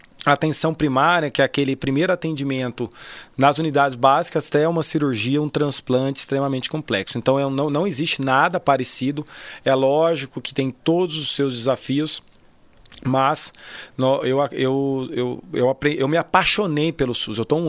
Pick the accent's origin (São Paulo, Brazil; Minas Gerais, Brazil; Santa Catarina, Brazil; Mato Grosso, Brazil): Mato Grosso, Brazil; Cuiabá; also born or lived in Goiânia; E aí eu nasci em Goiânia, mas vim para Cuiabá bebê. Então minha vida toda em Cuiabá, sou cuiabano de coração. Para mim, quem pergunta, eu sou, né, respondo cuiabano.